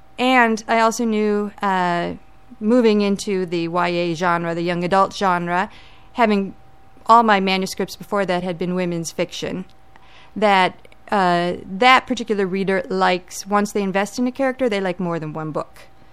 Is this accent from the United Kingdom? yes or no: yes; England, United Kingdom; I'm English. My background is English. My parents were born and raised in England.